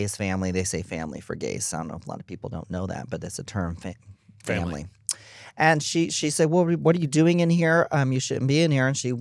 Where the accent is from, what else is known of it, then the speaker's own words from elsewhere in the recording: Texas, United States; I'm also kind of sad that I'm from Texas